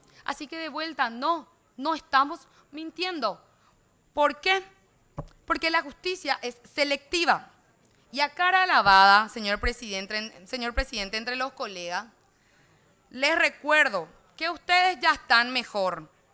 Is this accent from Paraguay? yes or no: yes; Paraguay; como joven paraguaya